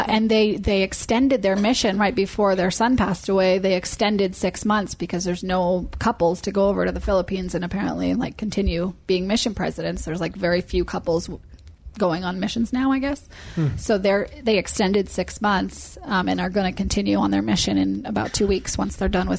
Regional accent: Yarmouth, Maine, United States; a guy that was in my home ward growing up in Yarmouth, Maine, my branch in Yarmouth, Maine

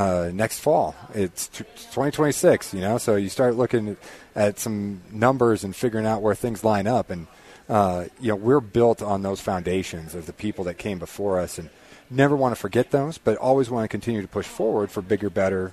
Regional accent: Fort Collins, Colorado, United States; I grew up in Fort Collins, so you know, from Northern Colorado

